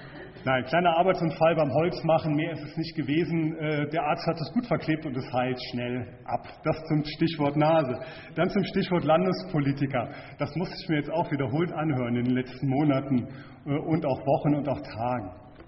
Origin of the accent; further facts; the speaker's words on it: Lünen, North Rhine-Westphalia, Germany; born there; ich bin ja in Westfalen geboren, in Lünen, bei Dortmund. Dort ja, habe ich nur 3 Jahre meines Lebens verbracht.